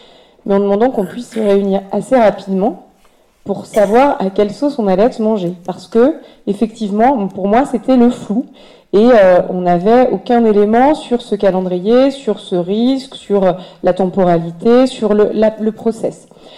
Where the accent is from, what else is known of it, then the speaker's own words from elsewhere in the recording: Auvergne-Rhône-Alpes, France; pourtant je suis savoyarde, hein, donc évidemment qu'on défend les entreprises savoyardes